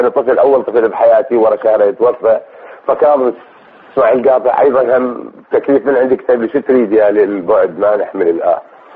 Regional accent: Nasiriyah, Dhi Qar, Iraq; also born or lived in Baghdad; أنا من مدينة الناصرية من الذيقار.

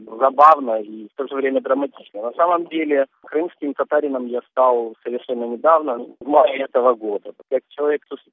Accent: Crimea, Ukraine; я вообще крымский татарин.

